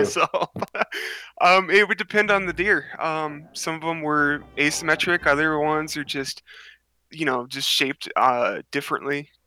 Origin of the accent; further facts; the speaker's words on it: Nevada, United States; Just kind of like growing up in Nevada to where, you know, you got Area 51 just south of me.